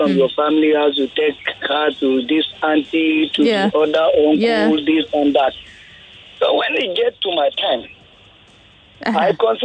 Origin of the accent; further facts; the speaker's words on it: Kaduna State, Nigeria; I'm from Kaduna. Thank you. I'm from Kaduna South.